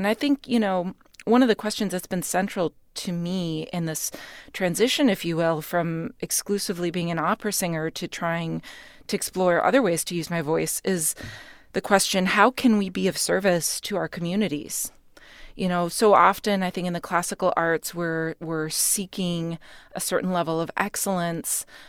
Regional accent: Michigan, United States; first language Spanish; English is a second language; My mother is Mexican and my father is Bulgarian, and I was born and raised in Michigan. But Spanish was actually my first language, so I struggled very much with English in school

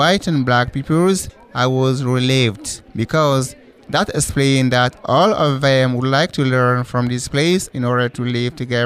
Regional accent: Mali; My home country is Mali. Ghana is on our southern border.

